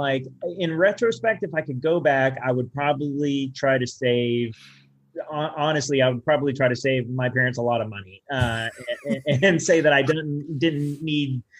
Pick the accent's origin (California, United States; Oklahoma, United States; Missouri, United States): Oklahoma, United States; I'm from Southeast Oklahoma, which I know you're in Texas. And so, like, I'm from the buckle of the Bible Belt.